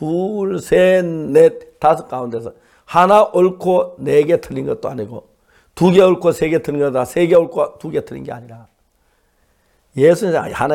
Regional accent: Seonsan, North Gyeongsang, South Korea; 그때 제 고향 경북 선산에서 누구 집에 책이 있다는 이야기를 들으면

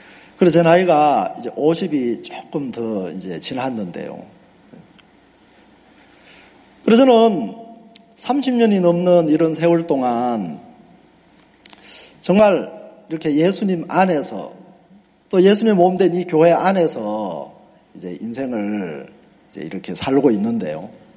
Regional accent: North Jeolla, South Korea; 그래서 제 하나를 넘으면 무주구천동입니다. 그런 시골에서 이제 뭐 시골이라고 할 것도 산골에서 태어나서 중학교 때까지 이제 그곳에서 자랐습니다.

